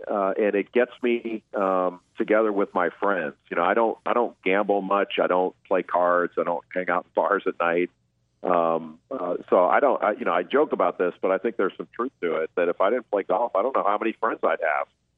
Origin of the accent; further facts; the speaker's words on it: Los Angeles, California, United States; I grew up in Los Angeles, and my brother was a great golfer.